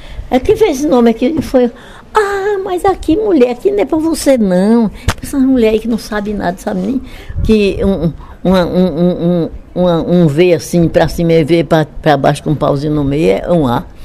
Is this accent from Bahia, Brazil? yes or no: yes; Itajuípe, Bahia, Brazil; now in Vitória da Conquista, Brazil; Eu sou natural de Itajuípe, estado da Bahia.